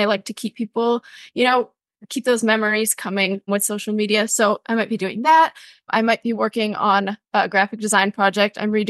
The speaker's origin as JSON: {"language": "English", "region": "Michigan", "country": "United States", "tie": "born or raised there", "said": "And I grew up downstate in Michigan."}